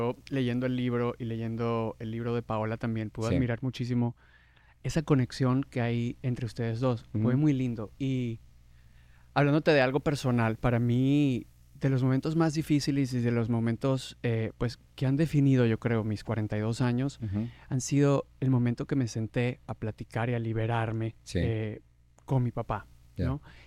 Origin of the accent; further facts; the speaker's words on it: Venezuela; Como venezolano te admiramos por un montón de cosas, pero también eres héroe nacional para nosotros